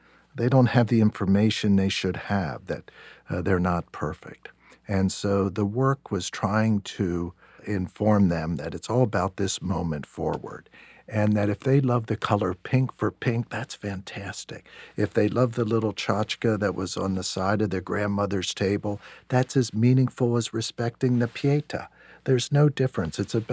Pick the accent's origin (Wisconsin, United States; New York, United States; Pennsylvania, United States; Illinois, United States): Pennsylvania, United States; York; I grew up in York, Pennsylvania.